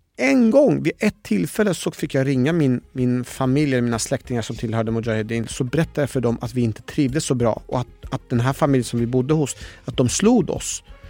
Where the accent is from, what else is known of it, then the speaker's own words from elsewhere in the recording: Iran; now in Sweden; Så jag var inte udda fågel utifrån att jag var en iranier